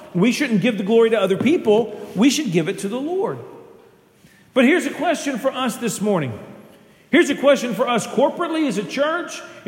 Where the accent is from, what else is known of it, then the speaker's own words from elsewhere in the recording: United States; Say I go to America. You all know I'm an American. You all know that I'm supported by churches in America from time to time.